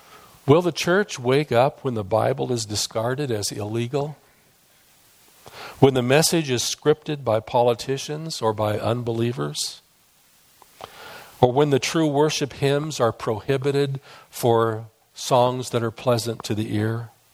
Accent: Iowa, United States; I grew up in God's favorite state, Iowa, and he waters it without irrigation, you know.

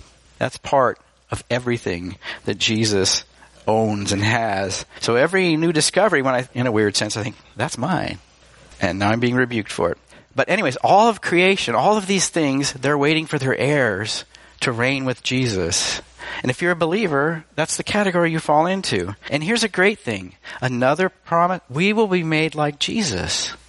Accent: United States; although as American Christians we sometimes fall into

